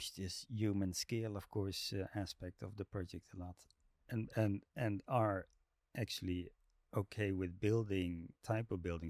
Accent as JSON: {"language": "English", "country": "Netherlands", "second_language": "English", "said": "I come from Holland, the Netherlands"}